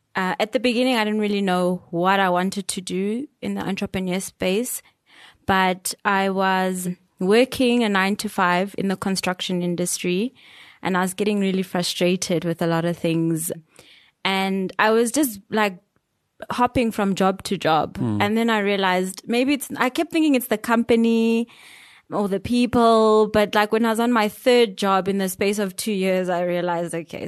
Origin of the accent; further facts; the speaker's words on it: Sekhukhune, Limpopo, South Africa; born and bred in Sekhukhune, Limpopo.